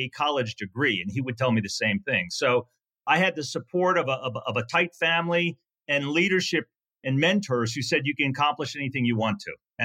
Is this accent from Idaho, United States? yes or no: no; Virginia, United States; It was great. I was the youngest of four kids, the only son.